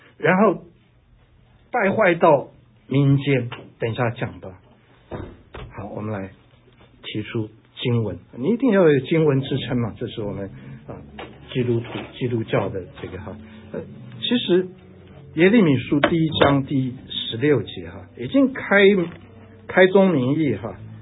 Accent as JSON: {"language": "Chinese", "country": "China", "lives_now": "Canada", "said": "我从中国来，我就不是做学者的料"}